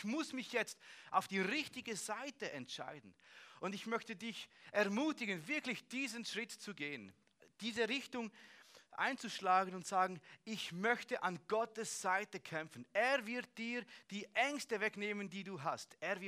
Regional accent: Switzerland; aber als Schweizer habe ich schon ein bisschen Freude, wenn die Schweizer gewinnt und nicht die Gegenmannschaft.

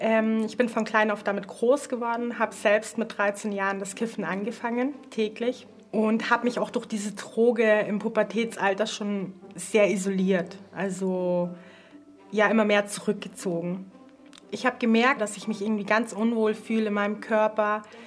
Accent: Bavaria, Germany

